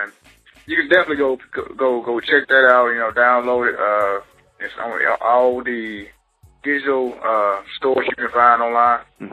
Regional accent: West Point, Mississippi, United States; Originally, man, I'm from Mississippi, man. A little small dot down in Mississippi, too, West Point. West Point, Mississippi, so... born and raised.

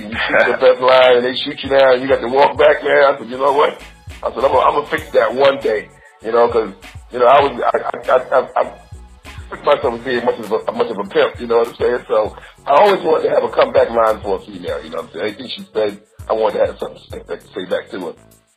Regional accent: New York, United States; Born and raised in the Bronx, man, and that's where it all started for me

